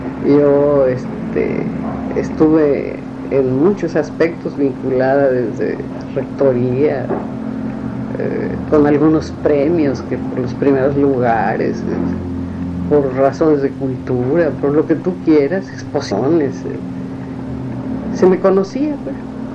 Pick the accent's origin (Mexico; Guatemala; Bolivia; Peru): Mexico; Baja California; Yo como buena baja californiana soy proclive a decir la verdad